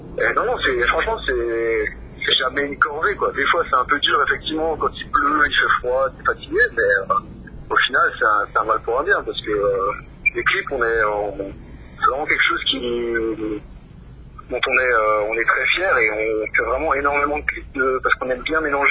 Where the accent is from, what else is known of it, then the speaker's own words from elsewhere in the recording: Cernay, Grand Est, France; Nous, on vient de Cernay à la base.